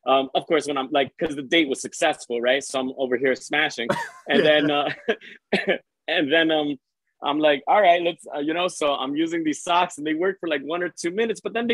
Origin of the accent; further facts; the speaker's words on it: New Jersey, United States; So we're based out of New Jersey.